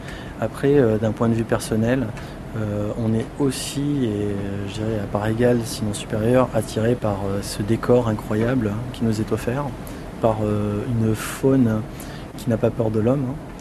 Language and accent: French; Grenoble, Auvergne-Rhône-Alpes, France; now in Toulouse, France; je suis grenoblois à l'origine. Hein. Et puis là, je travaille chez Airbus à Toulouse, dans l'aéronautique.